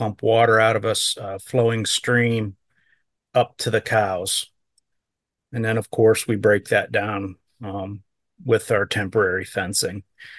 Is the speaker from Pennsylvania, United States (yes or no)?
yes; Pennsylvania, United States; I'm in northwestern Pennsylvania, kind of 2 hours south of Erie, Pennsylvania, 2 hours north of Pittsburgh, and about an hour and a half from Youngstown, Ohio.